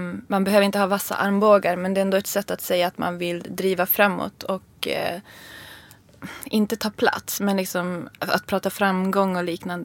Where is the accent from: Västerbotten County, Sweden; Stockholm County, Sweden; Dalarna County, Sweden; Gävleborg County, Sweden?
Västerbotten County, Sweden; Umeå; Norrland är mig kärt. Ja. Så är det. Umeå är ju en kuststad, så att det finns inga berg där.